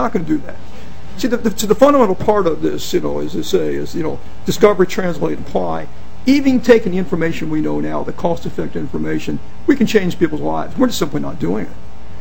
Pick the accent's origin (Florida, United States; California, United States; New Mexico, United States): Florida, United States; now in Minnesota, United States; Yeah, I'm not from here. I'm from Florida. I grew up in Florida, East Coast.